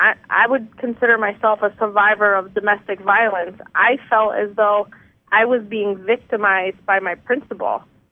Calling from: Connecticut, United States; Connecticut.

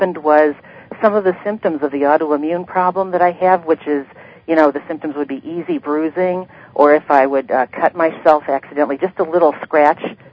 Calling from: Ohio, United States; I'm calling from Ohio.

